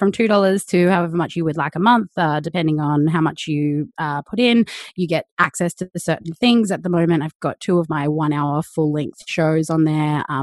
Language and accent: English; Melbourne, Victoria, Australia; I'm the woman from Melbourne drinking a wine.